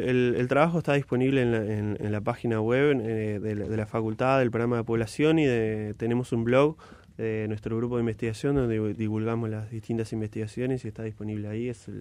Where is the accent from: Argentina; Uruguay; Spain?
Uruguay